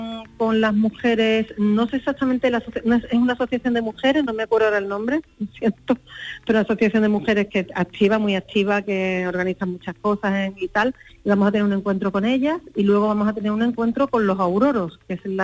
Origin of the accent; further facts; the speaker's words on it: Huelva, Andalusia, Spain; yo soy de Huelva y conozco un poquito el repertorio